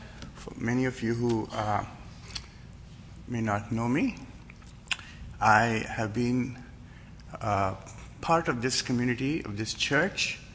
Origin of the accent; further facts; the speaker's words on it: India; I live in my home country of India